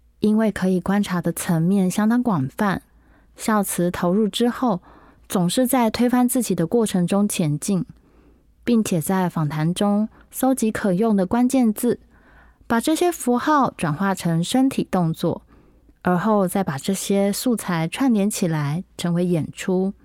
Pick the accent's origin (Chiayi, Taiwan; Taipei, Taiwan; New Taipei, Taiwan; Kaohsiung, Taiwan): Kaohsiung, Taiwan; now in Northern Taiwan; 我自己身为高雄人，骑机车等红灯时，喜欢找一个地方把脚跨在上面，这是来到北部以后才发现的习惯